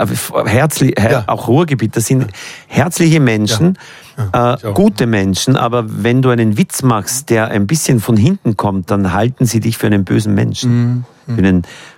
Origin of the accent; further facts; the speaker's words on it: Upper Austria/Lower Austria border, Austria; der wirkliche Wiener Dialekt viel weiter weg ist vom Bayerischen als der Dialekt, wo ich herkomme. Das ist so fast schon Oberösterreich, Niederösterreich, Grenzgebiet. Das klingt bayerischer. Auch die ganzen Diphthonge ist alles bayerisch.